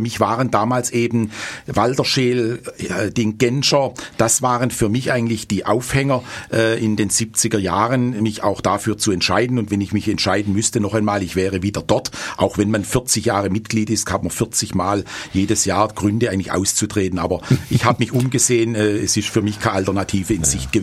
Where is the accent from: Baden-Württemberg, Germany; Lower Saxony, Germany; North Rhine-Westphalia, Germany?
Baden-Württemberg, Germany; Schwäbisch Hall; born there; Ja, zunächst mal, ich bin in Hall geboren. Ich sage immer nicht Schwäbisch Hall, sondern in Hall geboren.